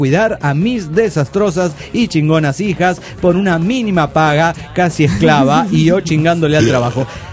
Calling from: Guadalajara, Jalisco, Mexico; de Guadalajara, Jalisco

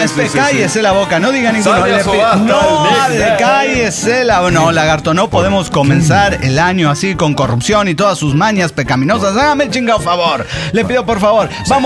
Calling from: Tarija, Bolivia; de Tarija, Bolivia.

